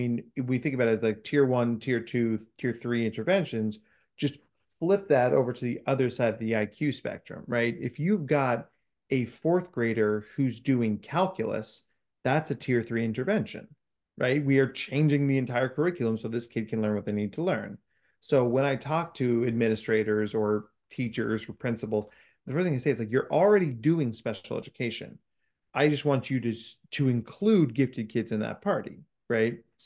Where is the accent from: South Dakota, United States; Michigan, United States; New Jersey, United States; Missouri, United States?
New Jersey, United States; Well, so I grew up in New Jersey and Kevin Smith and Jay Muse and the whole View Askew team were anchored in that part of New Jersey.